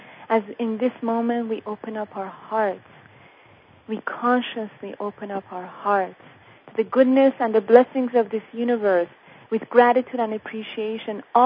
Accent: Iran; I'm coming from Iran.

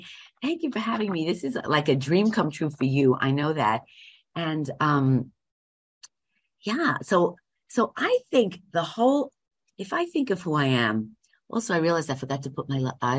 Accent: Bronx, New York, United States; I'm from 174th Street and off the concourse and Walton Avenue.

